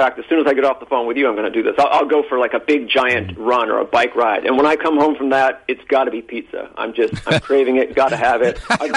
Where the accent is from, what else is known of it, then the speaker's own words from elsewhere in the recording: New Hampshire, United States; now in California, United States; I grew up in New Hampshire. I live in California now.